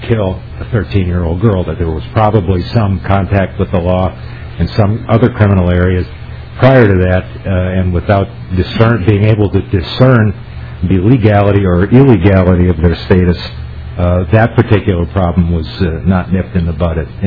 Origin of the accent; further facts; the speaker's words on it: Minnesota, United States; I guess it's my thought as a Minnesotan